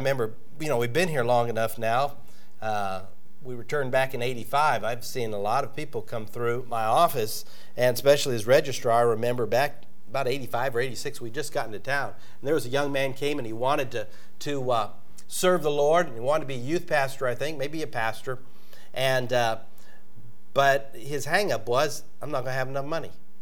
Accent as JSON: {"language": "English", "country": "United States", "said": "I mean, I'm an American. I should have that."}